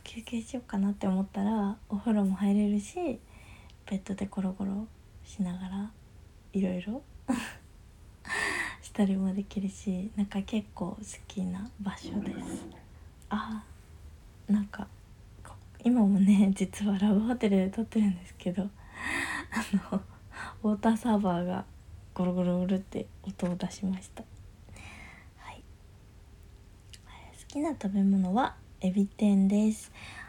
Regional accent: Kanto, Japan; 出身は関東です

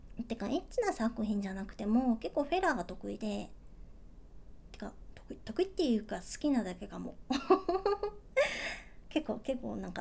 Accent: Nagoya, Aichi, Japan; 出身地はね、愛知県です。東京と大阪の間。そう、愛知県ってさ、なんかたまにどこって言われて、でなんか名古屋って言うとみんなわかるんだけど

